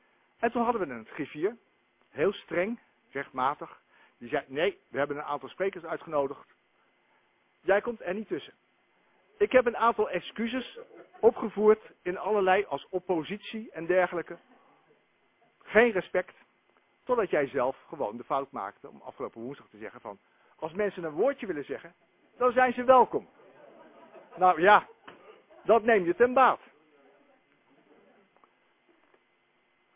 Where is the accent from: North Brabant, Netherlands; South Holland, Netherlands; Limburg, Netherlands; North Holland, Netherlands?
South Holland, Netherlands; Delft; Ik kom uit Delft, dus voor mij zijn het nog steeds de 3B-gemeentes.